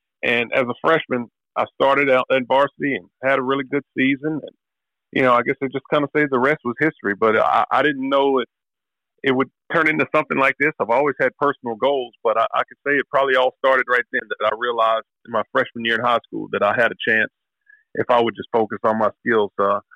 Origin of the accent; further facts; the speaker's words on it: Athens, United States; a kid from Athens and my parents being teachers and my dad being a coach, you know, my entire life I grew up in Athens High School and Athens City Schools.